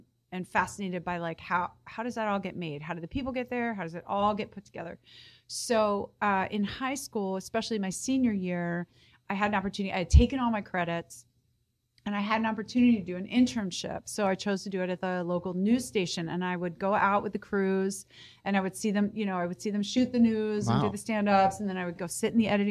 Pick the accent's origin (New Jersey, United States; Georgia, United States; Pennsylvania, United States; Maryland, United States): Maryland, United States; Baltimore; So that's why I sort of like, don't maybe sound like I'm from Baltimore, but I grew up in Baltimore.